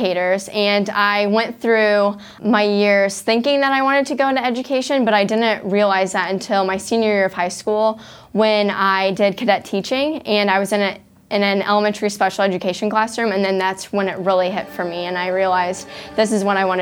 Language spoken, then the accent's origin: English; Churubusco, Indiana, United States; I am from Cherubusco, Indiana.